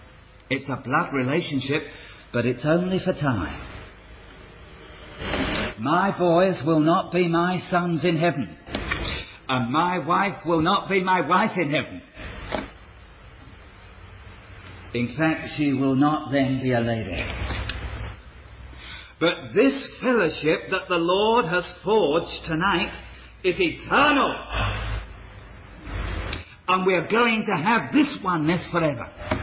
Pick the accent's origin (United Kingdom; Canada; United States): United Kingdom; England; I am, as an Englishman, linked with you as Australians so closely